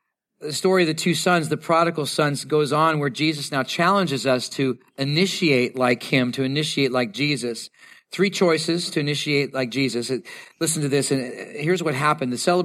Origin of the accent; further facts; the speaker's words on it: Canada; born there; I feel shame because since I was born in Canada, I'm thinking, nah, all of you guys are going to think that that's what Canadians are like.